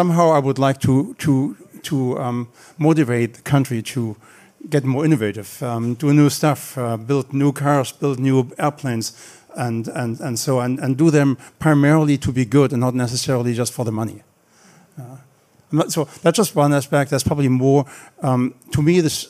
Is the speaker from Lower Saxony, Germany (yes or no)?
no; Frankfurt, Hesse, Germany; English is a second language; also born or lived in Berlin; I was born in Berlin. I grew up near Frankfurt. I went to TU Berlin, basically.